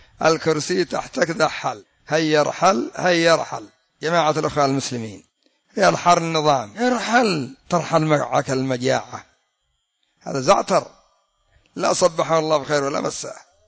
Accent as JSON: {"language": "Arabic", "country": "Yemen", "said": "حتى سبب تأخر النفط عندنا في اليمن"}